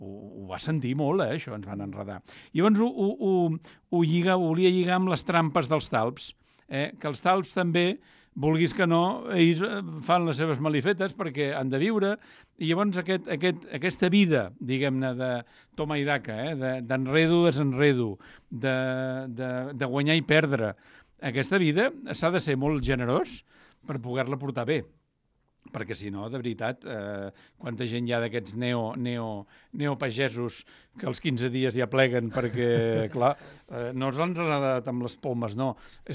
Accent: Catalonia, Spain; Jo que sóc del Vall d'Aran

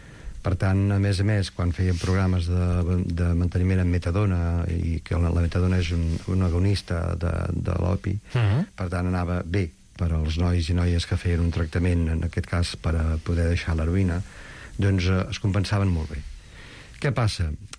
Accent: Berga, Catalonia, Spain; Jo sóc de Berga, podríem parlar del Berguedà

